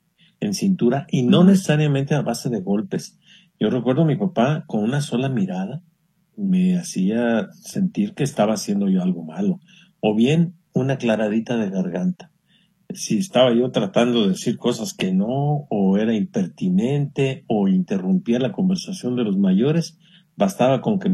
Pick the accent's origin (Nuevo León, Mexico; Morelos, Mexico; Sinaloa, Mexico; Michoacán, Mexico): Michoacán, Mexico; Lázaro Cárdenas; una terracita que tengo aquí cerca de Lázaro Cárdenas en mi tierra.